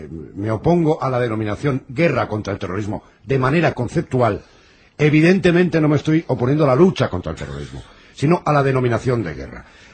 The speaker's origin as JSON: {"language": "Spanish", "region": "Castile and León", "country": "Spain", "said": "como en mi tierra también se suceden los incendios en verano, en Sanabria"}